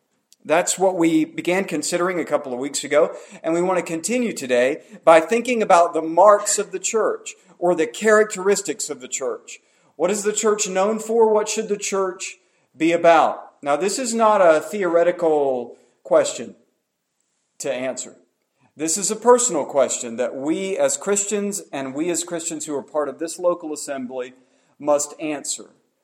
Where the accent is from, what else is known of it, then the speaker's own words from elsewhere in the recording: Florida, United States; now in North Carolina, United States; I grew up in Florida, as I said, and we often thought about North Carolina because my mom always wanted to come to North Carolina, which is funny because here I is now in North Carolina.